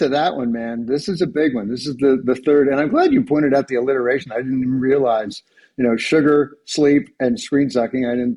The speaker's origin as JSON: {"language": "English", "region": "New Jersey", "country": "United States", "said": "I'm from New Jersey"}